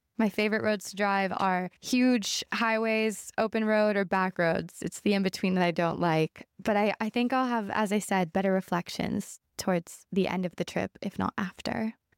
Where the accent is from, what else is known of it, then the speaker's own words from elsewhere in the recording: United States; As an American, I feel like we're told that we're so smiley and so friendly